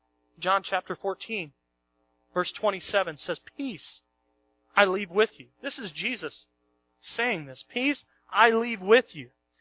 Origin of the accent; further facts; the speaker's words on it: Oklahoma, United States; I grew up in Oklahoma. Everything's flat there.